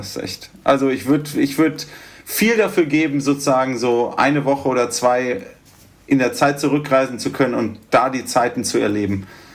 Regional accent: Göttingen, Lower Saxony, Germany; now in Berlin, Germany; Wir kommen ja ursprünglich aus Göttingen, schönes Hochdeutsch.

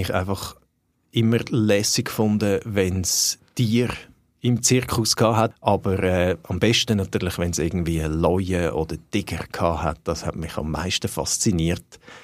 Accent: Aargau, Switzerland; Vor allem als Aargauer gefällt mir natürlich

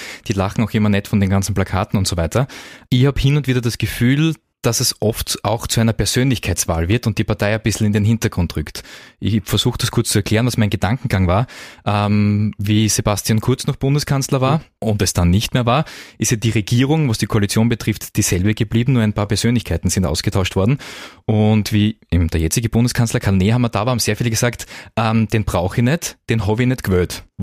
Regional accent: Austria; Nationalratswahl 2024 bei uns in Österreich.

